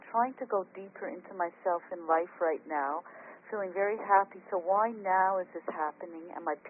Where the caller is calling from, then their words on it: Montreal, Quebec, Canada; I'm calling from Montreal, Quebec